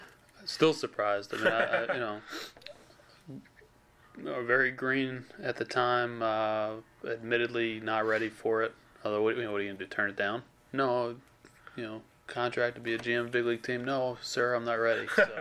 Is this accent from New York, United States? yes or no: yes; New York, United States; I'm from New York. I want to go back home.